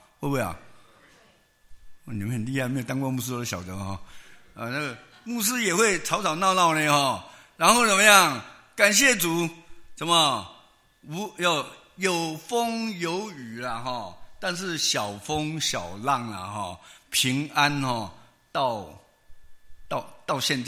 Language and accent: Chinese; China; 那我们东方呢，我们中国人呢，传统上都是长辈在管理整个家庭